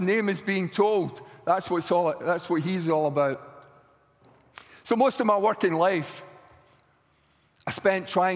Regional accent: Australia; if you disagree with anything I say tonight, then I'm from Australia.

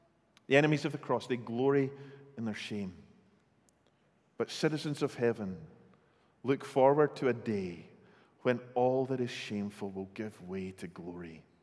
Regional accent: Scotland, United Kingdom; I tell you, as a Scotsman, it's amazing.

